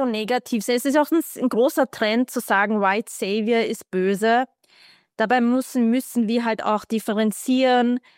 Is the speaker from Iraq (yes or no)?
yes; Iraq; weil ich bin aus dem Irak